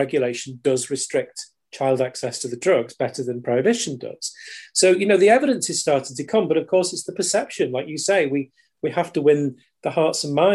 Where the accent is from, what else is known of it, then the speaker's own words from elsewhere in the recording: United Kingdom; or even pride in being British